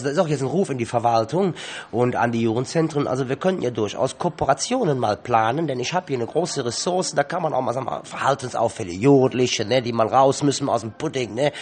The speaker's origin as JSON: {"language": "German", "town": "Cologne", "region": "North Rhine-Westphalia", "country": "Germany", "tie": "born or raised there", "said": "Ja, genau, ich bin eine halbe Italiener sozusagen, ne? Aber ich bin in Köln aufgewachsen, in Köln geboren."}